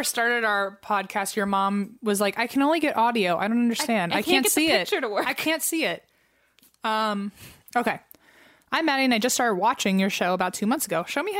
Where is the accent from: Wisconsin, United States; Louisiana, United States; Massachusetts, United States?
Wisconsin, United States; So, I'm from Wisconsin and I feel like we are really known for cheese, beer, and serial killers.